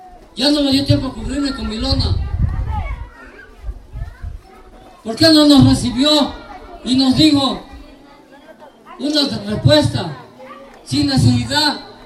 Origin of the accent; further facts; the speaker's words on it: Tixtla, Guerrero, Mexico; Yo soy de Tiscla, se los digo. Yo conozco su escuela como la palma de mi mano. Yo me fui a vender gelatinas a los 8 años allá en la escuela. Era mi camino por ahí, de mis siembras con mis padres